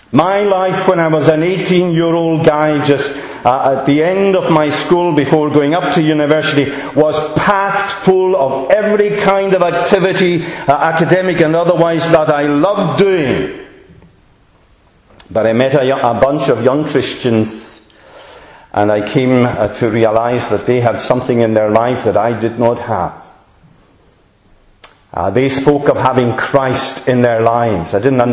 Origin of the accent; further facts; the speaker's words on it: Stornoway, Scotland, United Kingdom; At that time, when I was 18, come from Stornoway, my accent betrays me there.